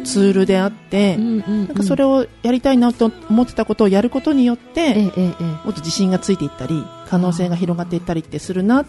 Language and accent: Japanese; Miyagi, Japan; 私、地元が宮城なんですね。仙台から1時間ぐらい離れたところではあるんですけども、